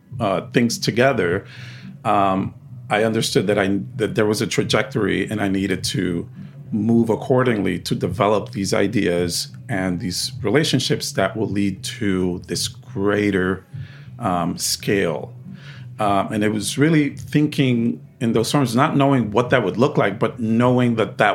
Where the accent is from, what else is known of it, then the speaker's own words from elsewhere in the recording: Bronx, New York, United States; Like I'm from the Bronx, you know, I love my neighborhood or my borough and I'm going to represent this, you know?